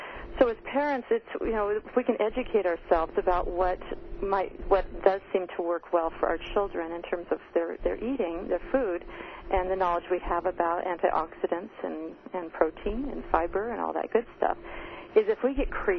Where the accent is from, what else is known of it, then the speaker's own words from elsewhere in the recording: California, United States; moved away as an adult; also born or lived in Ohio / Las Vegas; now in Canada; I'm originally from California. So I called a California phone number. I born and raised California, lived in Ohio, and back to Northern California then